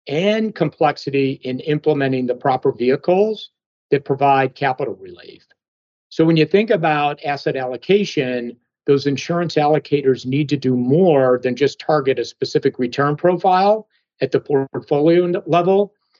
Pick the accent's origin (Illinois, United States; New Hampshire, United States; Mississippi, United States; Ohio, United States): Illinois, United States; Chicago; So Stuart, I grew up in Chicago. That's unusual because many people will say they grew up in the suburbs, but I grew up in the south side of Chicago in an area called Beverly.